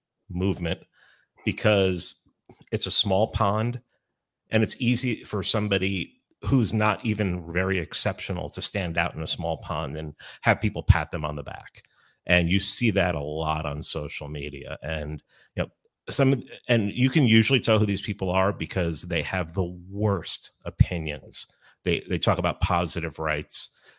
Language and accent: English; Bronx, New York, United States; But and I'm from the Bronx. So my mouth gets me in trouble sometimes.